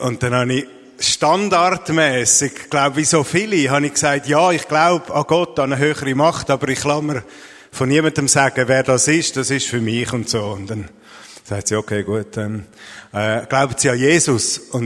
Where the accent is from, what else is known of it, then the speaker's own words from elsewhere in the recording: Zurich, Switzerland; now in Basel, Switzerland; Ein paar Jahre später wollte ich Basel kennenlernen, ich bin da gekommen, zum Basel kennenlernen als Zürcher